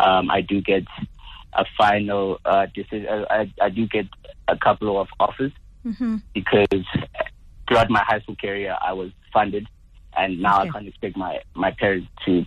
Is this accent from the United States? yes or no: no; Alexandra, Gauteng, South Africa; So, as you have mentioned, I was born and bred in Alexandra.